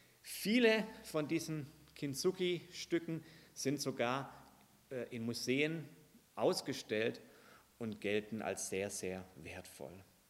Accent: Baden-Württemberg, Germany; Hey, als Schwabe, da brauchen wir die einfach.

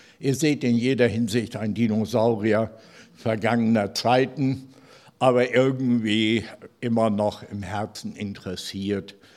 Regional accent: Hamburg, Germany; Dann bin ich in Hamburg aufgewachsen, war 5 Jahre im Hamburger Hafen.

